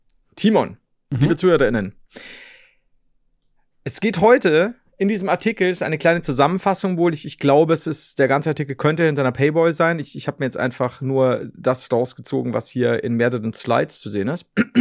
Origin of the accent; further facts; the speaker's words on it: Saxony, Germany; Bei uns im Erzgebirge, wo ich aufgewachsen bin, in meinem Dorf gibt es ewig viele